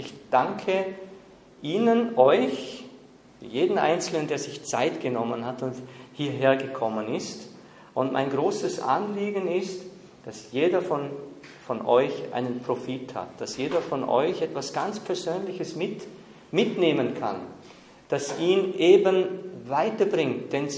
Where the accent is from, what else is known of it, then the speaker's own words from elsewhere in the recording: Vorarlberg, Austria; now in Innsbruck, Austria; bin aus Vorarlberg ursprünglich, lebe aber schon lange mit meiner Familie, mit meiner Frau und mit meinen drei Kindern hier in Innsbruck.